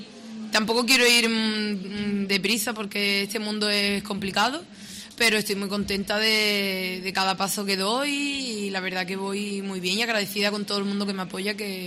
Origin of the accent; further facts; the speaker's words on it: Isla Cristina, Andalusia, Spain; En mi pueblo, Isla Cristina, los carnavales es algo que predomina allí.